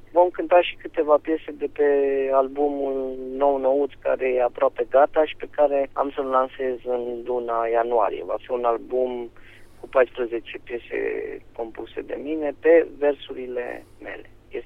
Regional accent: Cluj-Napoca, Cluj County, Romania; pentru că suntem clujeni amândoi

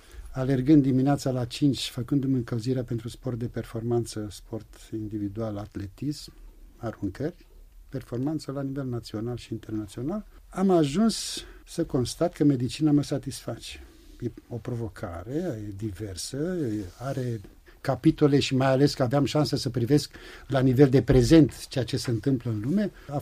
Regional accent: Sibiu, Sibiu County, Romania; Sunt sibian și acum, când trec cu trenul sau cu mașina de Boița, de Tălmaciu, chiar dacă e noapte, știu

